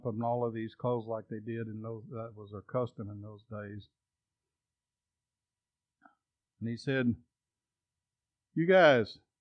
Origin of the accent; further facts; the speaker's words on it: Texas, United States; I'm from Texas, so I'm just going to say, "Come out of there."